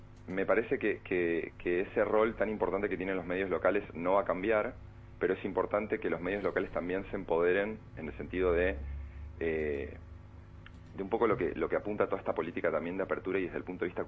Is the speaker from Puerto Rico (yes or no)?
no; Argentina; nosotros como argentinos, en Argentina